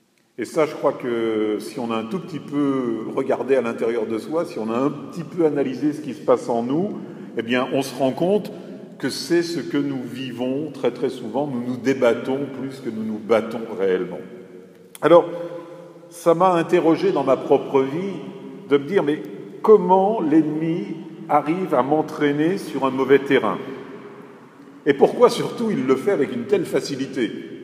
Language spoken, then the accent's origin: French; Grand Est, France; Bon, je suis lorrain, il y en a peut-être dans cette chapelle.